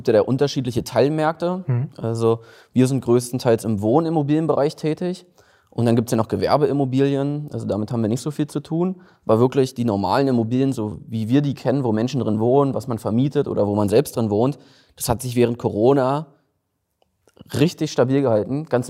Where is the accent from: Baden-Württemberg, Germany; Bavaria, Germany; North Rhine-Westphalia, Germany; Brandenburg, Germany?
Brandenburg, Germany; now in Berlin, Germany; Also ich komme ja ursprünglich aus Brandenburg. Da bin ich zur Schule gegangen